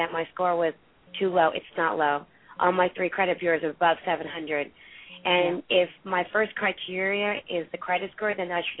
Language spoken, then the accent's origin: English; Pennsylvania, United States; now in Georgia, United States; I'm calling from Georgia, but I'm also an up north person from Pennsylvania